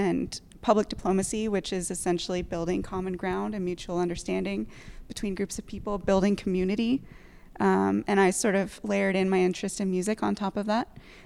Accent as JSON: {"language": "English", "town": "Austin", "region": "Texas", "country": "United States", "tie": "born or raised there", "said": "I was growing up in Austin, Texas. I went to the University of Texas at Austin."}